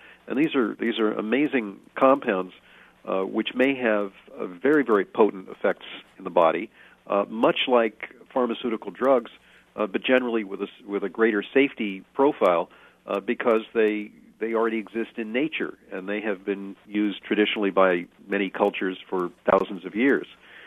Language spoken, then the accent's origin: English; New York, United States; But people in my hometown, New York, are pretty nutritionally sophisticated